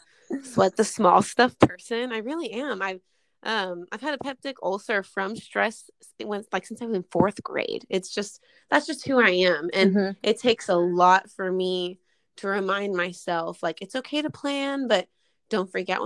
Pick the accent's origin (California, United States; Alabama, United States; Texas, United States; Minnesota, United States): Texas, United States; Boerne; We grew up in Bernie, so Fredericksburg is like right around the corner